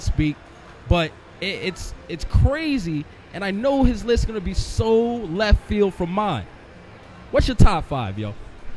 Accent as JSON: {"language": "English", "town": "New York City", "region": "New York", "country": "United States", "tie": "born or raised there", "said": "We grew up together in New York in the Bronx, and he always watched these."}